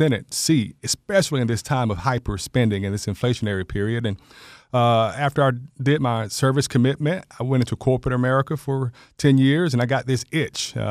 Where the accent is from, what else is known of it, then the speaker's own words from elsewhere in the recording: Macon, Georgia, United States; Yeah, I was born at Macon Coliseum Hospital. So I was born in Macon, and I went to Durrisville Elementary and Hunt Elementary.